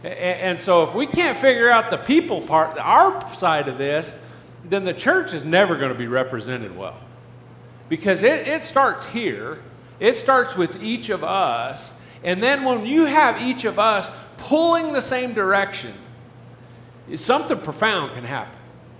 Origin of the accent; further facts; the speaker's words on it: Grants, New Mexico, United States; I grew up in Grants, New Mexico, kind of a small town, poverty-ish